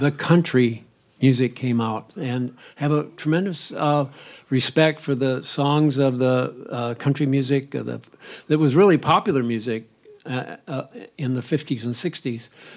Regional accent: South Bend, Indiana, United States; I'm from South Bend.

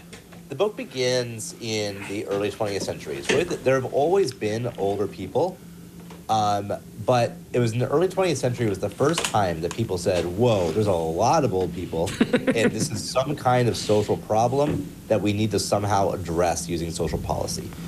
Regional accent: Florida, United States; I was raised in Central Florida, so I was always surrounded by older people.

